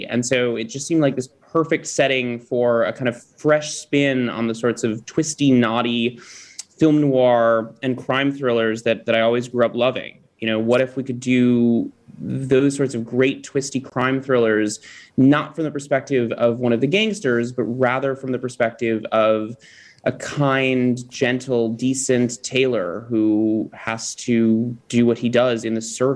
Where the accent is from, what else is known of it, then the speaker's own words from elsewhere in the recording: Chicago, Illinois, United States; I'm from Chicago, and I remember growing up here and going to see movies that were supposed to be set in Chicago.